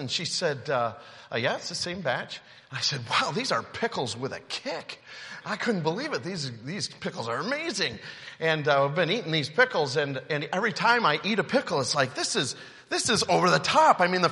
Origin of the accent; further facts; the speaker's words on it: Alto, Michigan, United States; And I come from a small town called Alto, not far from Caledonia. Anybody heard of Alto?